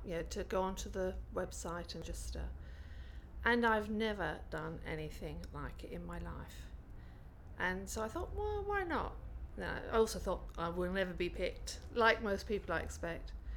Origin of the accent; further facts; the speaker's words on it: Camber, South East England, United Kingdom; My date of birth is 8th of January 1955. And I come from Camber, which is near Rye in East Sussex.